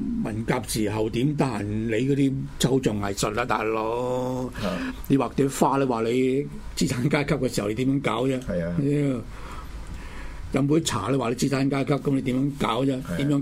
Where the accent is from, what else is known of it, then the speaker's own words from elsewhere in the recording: China; 我哋中國人嘅傳記真係少到不得了啦！